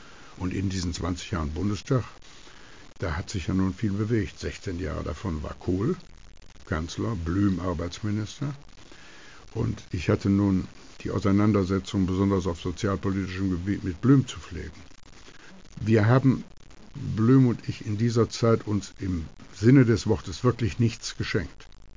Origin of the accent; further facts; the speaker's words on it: Wuppertal, North Rhine-Westphalia, Germany; in meiner Heimatstadt Wuppertal